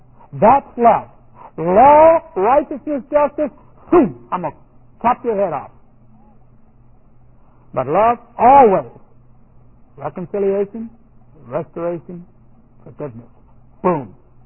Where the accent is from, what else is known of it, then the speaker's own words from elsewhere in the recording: Texas, United States; But this is where I'm from. I'm from Texas. But I live here.